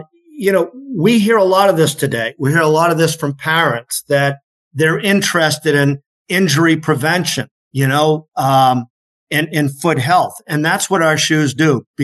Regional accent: Massachusetts, United States; now in New Hampshire, United States; So I live in New Hampshire now. I grew up in Massachusetts

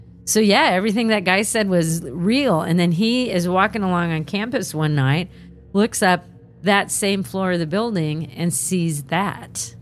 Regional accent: Lubbock, Texas, United States; I grew up in Lubbock and never heard a word about this

